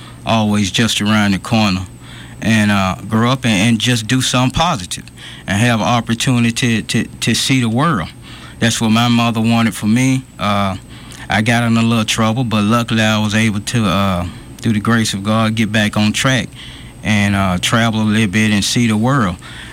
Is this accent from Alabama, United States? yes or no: yes; Montgomery, Alabama, United States; I was born and raised in West Montgomery, right in a little community called Washington Park. Nobody is more West Side than me.